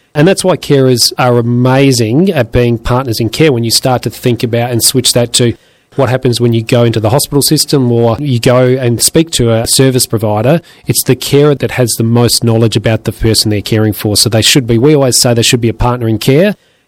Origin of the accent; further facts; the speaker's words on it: Nuriootpa, South Australia, Australia; When we spoke to, when we went to Kadena and Nuriutpa, and look, Nuri is my hometown. It's in the Barossa.